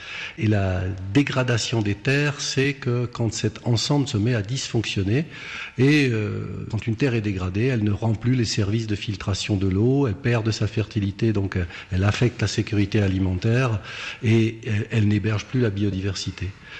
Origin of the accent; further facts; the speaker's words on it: France; en tant que Français, je peux vous dire que la France s'est déclarée non affectée